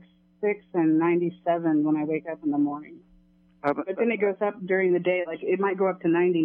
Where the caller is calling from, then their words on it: Kansas City, United States; From Kansas City.